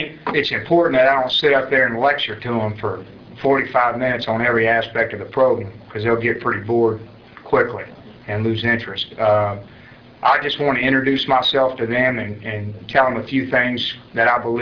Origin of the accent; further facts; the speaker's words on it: Athens, Texas, United States; And, I grew up in Athens, a small town.